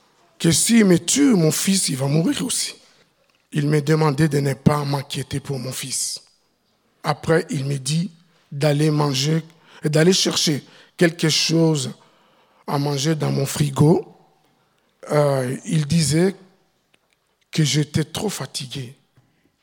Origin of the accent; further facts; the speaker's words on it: eastern Congo, DR Congo; now in Switzerland; Le pays d'adoption, c'est la Suisse. Et mon premier pays d'origine, c'est le Congo RDC. Et je viens dans l'est du Congo, là où on massacre que les gens. Et le deuxième pays, c'est le Rwanda. C'est le pays de ma mère.